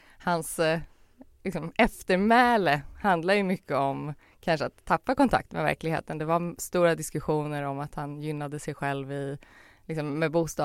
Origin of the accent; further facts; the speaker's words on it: Stockholm, Stockholm County, Sweden; Och jag är uppvuxen ute i Tensta på Järvafältet.